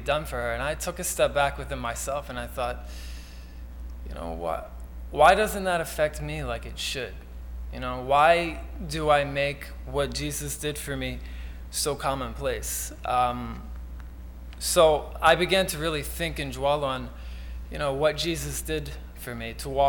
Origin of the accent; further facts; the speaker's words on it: Cumberland, Maryland, United States; I'm from Cumberland, Maryland. I'm a first year master's student.